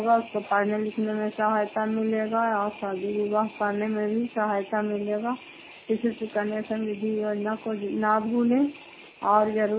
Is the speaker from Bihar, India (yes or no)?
yes; Fatehpur, Bihar, India; घर फतेहपुर, पंचायत मकरौता, जिला नालंदा, करासतरा ब्लॉक की निवासी हूँ।